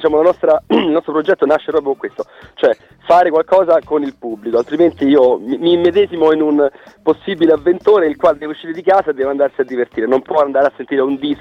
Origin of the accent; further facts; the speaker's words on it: Rome, Lazio, Italy; Siamo praticamente tutti di Roma, il batterista è di Salerno e dintorni, ma comunque vive a Roma, perciò siamo tutti di base a Roma.